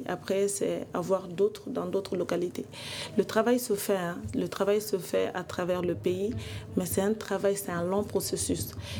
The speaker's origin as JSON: {"language": "French", "country": "Mali", "said": "lorsqu'on est malien, il faut qu'on soit fier d'être malien"}